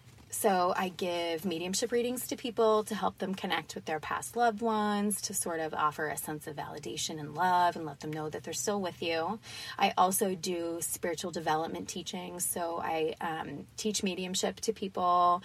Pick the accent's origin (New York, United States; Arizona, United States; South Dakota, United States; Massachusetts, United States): Massachusetts, United States; Danvers; also born or lived in Salem; I'm from Danvers. I was mostly born and raised here. I did live in Salem for a long time.